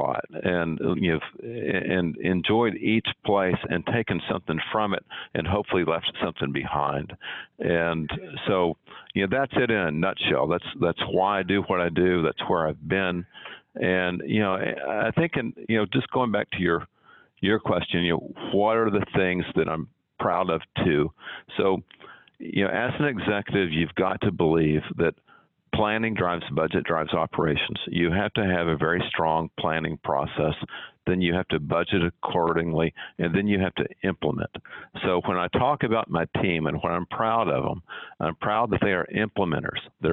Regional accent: Lubbock, Texas, United States; I'm from Lubbock, Texas. Yeah, I grew up in West Texas.

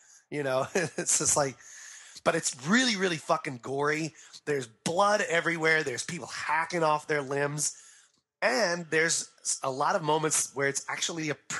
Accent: the South, United States; even though I'm the one from the South and I'm just inherently racist.

